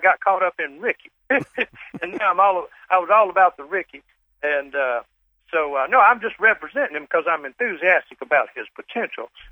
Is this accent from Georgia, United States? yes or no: yes; Dunwoody, Georgia, United States; Well, I grew up in Dunwoody, Georgia. The son of a dentist.